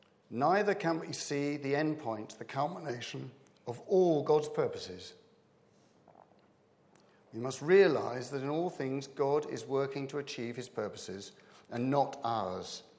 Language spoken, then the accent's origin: English; England, United Kingdom; You know, I'm English.